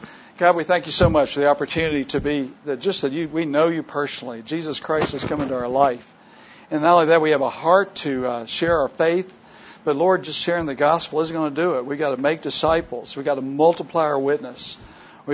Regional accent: Virginia, United States; His great-grandfather moved his whole family from way out what's now West Virginia to my hometown of Virginia

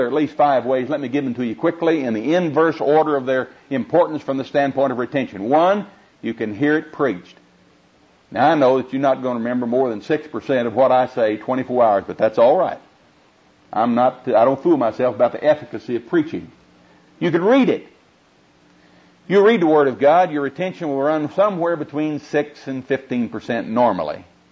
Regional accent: Oklahoma, United States; accent: Oklahoma; This Oklahoma accent's not bothering you, is it?

